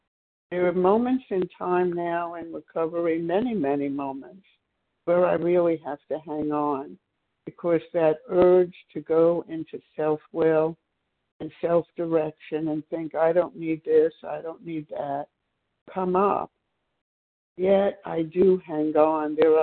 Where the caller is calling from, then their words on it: Maryland, United States; Oh, I'm calling from Maryland.